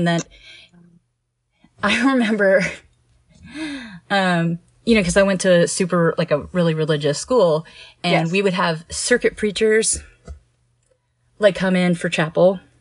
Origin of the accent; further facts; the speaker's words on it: Houston, Texas, United States; I grew up in Houston, so mine was Astroworld.